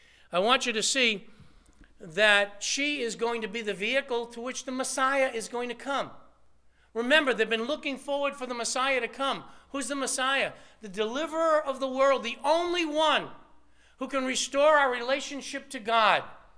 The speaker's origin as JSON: {"language": "English", "town": "Lawrence", "region": "Massachusetts", "country": "United States", "tie": "born or raised there", "said": "I grew up in Lawrence, Massachusetts, right here. I grew up Roman Catholic."}